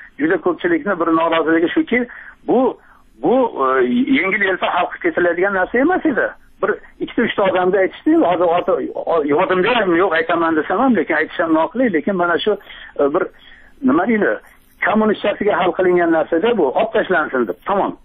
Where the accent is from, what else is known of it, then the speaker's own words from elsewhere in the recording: Kokand, Fergana Region, Uzbekistan; U men o'zim mana Qo'qonlikman, Qo'qon atrofidagi qishloqlarda turaman. U yerda ko'p qarindoshlarimiz bor.